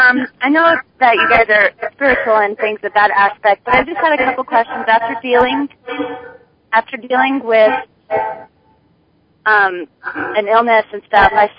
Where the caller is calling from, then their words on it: New Mexico, United States; I'm calling from New Mexico.